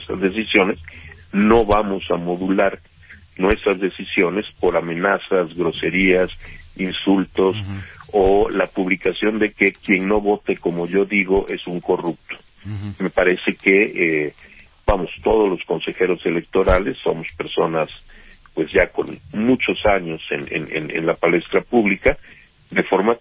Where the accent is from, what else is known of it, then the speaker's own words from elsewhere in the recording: Mexico; como cualquier mexicano estoy obligado a obedecer la Constitución